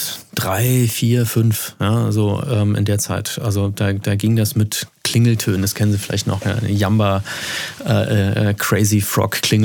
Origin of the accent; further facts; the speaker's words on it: Freiburg, Baden-Württemberg, Germany; also born or lived in Berlin; Ich stamme aus Freiburg, meine Frau kommt aus der Ecke Heidelberg und wir haben unsere Familie unten.